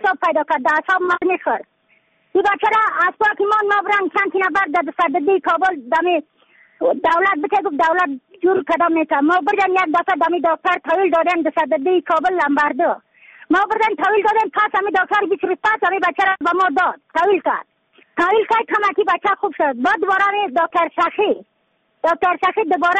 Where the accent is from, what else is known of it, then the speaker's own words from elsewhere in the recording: Badakhshan, Afghanistan; از بدخشان هستم، مرکز بدخشان، ولسوالی یکل پایان، خیره وینگ